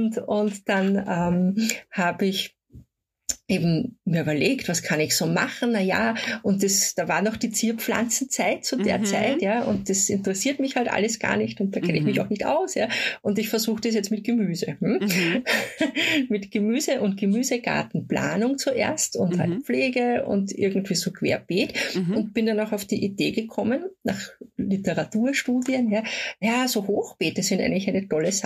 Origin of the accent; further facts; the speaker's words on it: Lower Austria, Austria; Also ich bin in einem Haus aufgewachsen in Niederösterreich, so circa 20 Kilometer von Wien entfernt